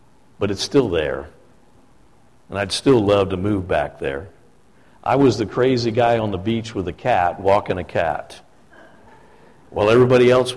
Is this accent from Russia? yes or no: no; Chesapeake Bay, United States; Growing up on the Chesapeake Bay, many of you might imagine that hurricanes was something you'd think about all the time.